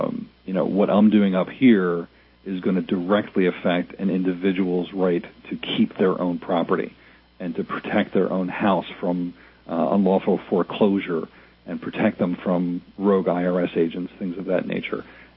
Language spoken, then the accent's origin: English; Philadelphia, Pennsylvania, United States; I was born and raised in Philly